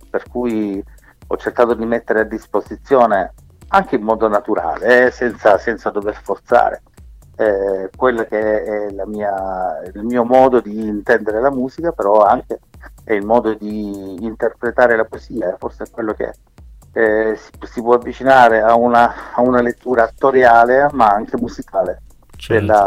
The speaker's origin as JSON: {"language": "Italian", "region": "Apulia", "country": "Italy", "said": "in particolare della mia terra, il Salento"}